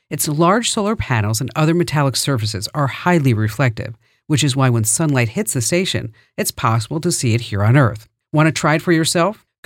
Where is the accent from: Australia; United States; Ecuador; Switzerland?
United States; New Jersey; accent: New Jersey; And because of my New Jersey accent, I really made a conscious effort not to say dwa.